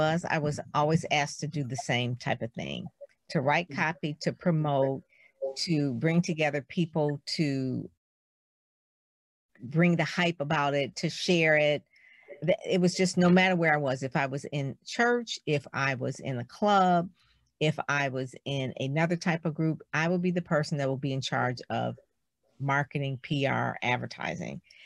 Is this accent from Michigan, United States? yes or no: yes; Detroit, Michigan, United States; I'm from Detroit, and so I go to a Black school, and I'm pretty much always around Black people.